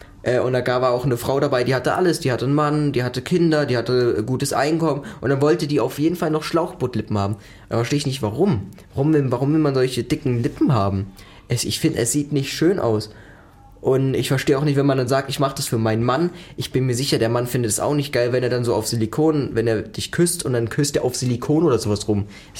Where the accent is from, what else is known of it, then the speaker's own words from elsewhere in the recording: Germany; born there; von dem Land, wo ich drin wohne, wo ich geboren bin.